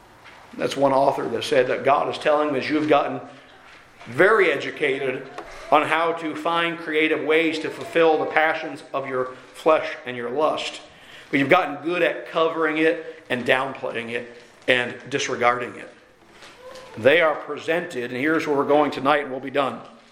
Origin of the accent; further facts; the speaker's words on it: Ireland; Actually, I'm Irish, so we don't like the Scottish anyway.